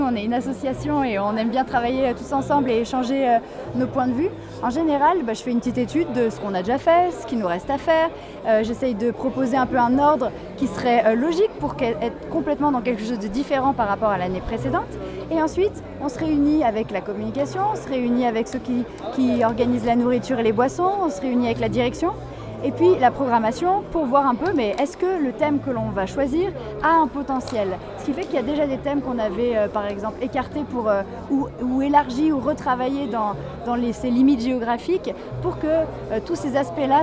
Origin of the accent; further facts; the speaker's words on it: Divonne-les-Bains, Auvergne-Rhône-Alpes, France; j'ai été à l'école là-bas, j'ai grandi à Devon et je suis du pays Gex.